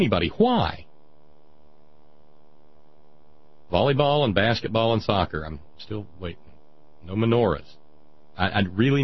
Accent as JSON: {"language": "English", "region": "Appalachia", "country": "United States", "said": "I, for instance, am a hillbilly. I come from Appalachia. So did the other eight generations before me."}